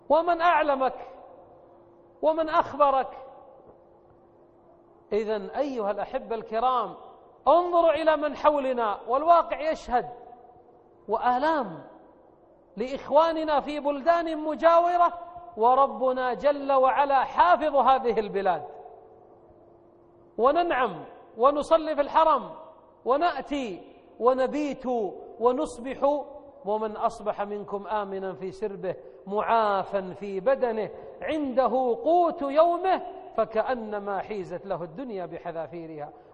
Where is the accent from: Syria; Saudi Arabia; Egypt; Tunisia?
Saudi Arabia; عندنا في السعودية